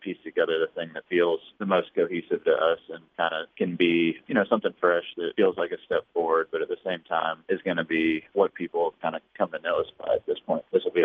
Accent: Nashville, Tennessee, United States; we grew up on 90s country, you know, and so it's like all of those things, you know, we're born and raised in Nashville and kind of came up at the same time

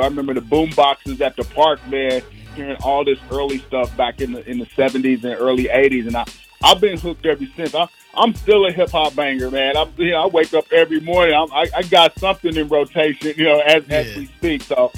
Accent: Missouri, United States; I grew up in Friendship Village right off of, you know, 56 and Swope Parkway.

